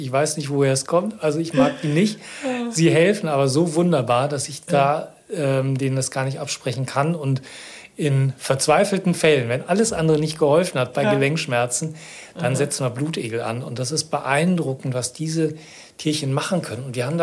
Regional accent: North Rhine-Westphalia, Germany; ich komme ja aus dem Ruhrgebiet. Genau, ich komme ja aus dem Ruhrgebiet.

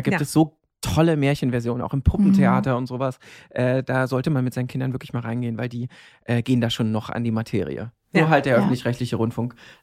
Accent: Berlin, Germany; Ja, also ich bin ja, ich komme ja aus Ost-Berlin und bin als Kind noch mit den alten DEFA-Verfilmungen aufgewachsen.

